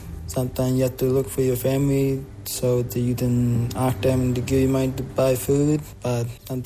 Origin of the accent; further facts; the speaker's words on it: Tennant Creek, Northern Territory, Australia; I grew up on Tennant Creek, but Newell Junction is where my family from, and I'm a Katie's from the Katie's tribe.